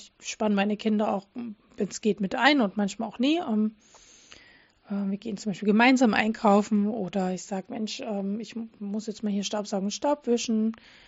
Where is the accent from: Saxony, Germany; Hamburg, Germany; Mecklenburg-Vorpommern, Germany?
Saxony, Germany; Dresden; Es gibt zurzeit keinen Grund, zurück nach Dresden zu ziehen. Es ist nicht ausgeschlossen. Ich vermisse meine Heimatstadt natürlich, aber wir fühlen uns auch zunehmend jetzt hier zu Hause.